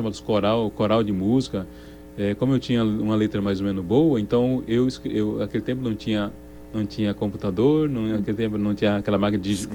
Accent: Toledo, Paraná, Brazil; also born or lived in Assis Chateaubriand; Eu nasci em Assis Chateaubriand, Paraná, né? Aos 10 anos aí meus pais foram embora para Toledo, tudo isso na área rural, né? E a minha raiz mesmo é Toledo, né? Então tenho parente lá

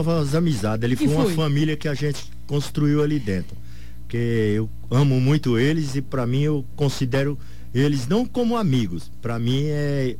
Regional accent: Douradina, Mato Grosso do Sul, Brazil; Sou de Douradina.

